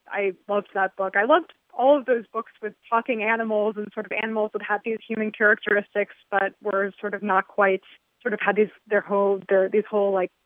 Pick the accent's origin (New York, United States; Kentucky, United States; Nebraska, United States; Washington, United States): New York, United States; New York City; because of course, I grew up in New York City, and there are lots of authors who come and read here.